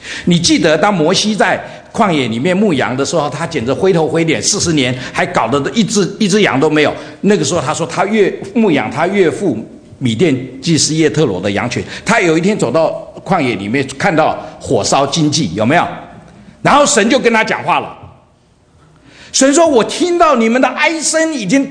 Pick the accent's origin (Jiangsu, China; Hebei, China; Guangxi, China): Jiangsu, China; Dongtai; 我在江苏省，我老家是东台